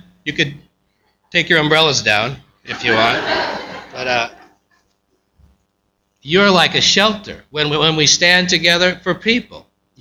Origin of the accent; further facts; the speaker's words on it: Montana, United States; Where I come from Montana, and they don't say anything when you talk to them.